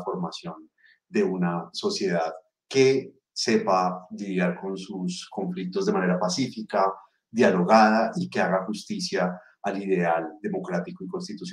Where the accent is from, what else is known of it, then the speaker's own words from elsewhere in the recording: Bogotá, Colombia; Desde que uno llega siendo colombiano, o en mi caso siendo bogotano